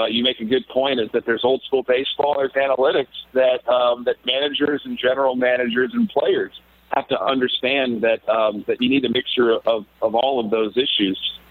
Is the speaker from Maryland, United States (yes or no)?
yes; Baltimore, Maryland, United States; also born or lived in New York City; continue to support my, you know, my hometown of Baltimore and my college at Georgia Tech